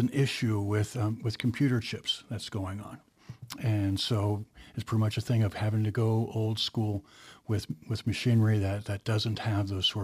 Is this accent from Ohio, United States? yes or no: yes; Galena, Ohio, United States; That is my hometown.